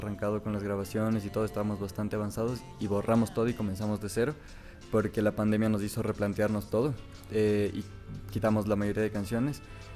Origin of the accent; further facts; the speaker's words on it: Quito, Pichincha, Ecuador; Yo soy de Quito, es una ciudad extremadamente religiosa. Hay iglesias en cada esquina